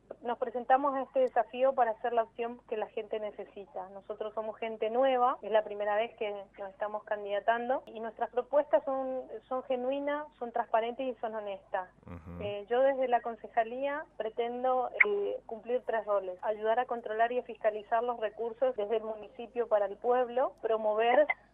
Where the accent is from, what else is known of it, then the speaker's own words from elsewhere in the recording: Laguna Naineck, Formosa, Argentina; Y yo soy oriunda de Laguna Nenec, pueblo en el cual me crié, en el cual tengo mi familia, siempre vuelvo